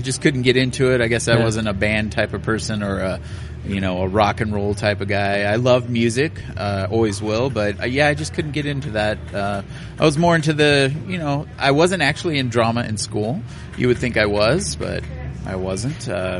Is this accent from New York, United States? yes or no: no; El Segundo, California, United States; also born or lived in Phoenix / Long Beach; I was born in Phoenix. My family moved right away to California. I lived in El Segundo and Long Beach.